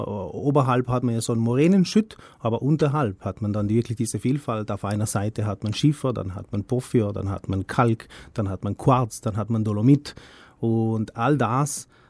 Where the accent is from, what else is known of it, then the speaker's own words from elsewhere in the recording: Trentino-Alto Adige, Italy; also born or lived in Switzerland; Es ist natürlich meine Heimat, oder? Zusammen mit der Schweiz, wie schon gesagt.